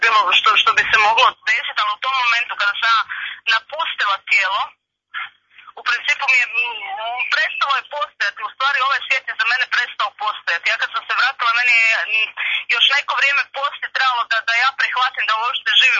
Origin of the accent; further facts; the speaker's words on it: Zagreb, City of Zagreb, Croatia; mislim da je to dovoljno i Zagreba sam.